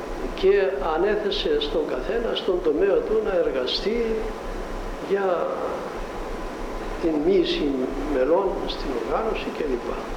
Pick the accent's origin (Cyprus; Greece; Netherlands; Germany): Cyprus; Pachna, Limassol District; εγώ είμαι από την Πάχνα.